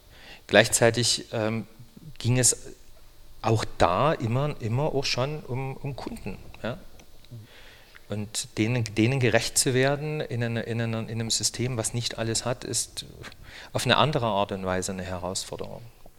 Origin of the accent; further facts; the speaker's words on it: Chemnitz, Saxony, Germany; born there; Ich bin in Ostdeutschland geboren, in tatsächlich auch Karl-Marx-Stadt. Wunderbar ist es, dass dann in den Pässen stehen muss, Geburtsort Karl-Marx-Stadt, jetzt Chemnitz.